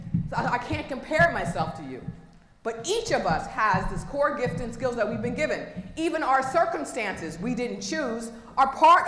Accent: Philadelphia, Pennsylvania, United States; born there; I have mom, a dad, I was born in Philadelphia.

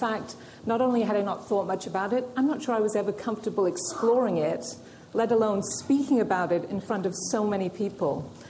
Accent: United Kingdom; I'm also a Brit, a friend, and, oh, by the way, an owner of an incredibly demanding dog.

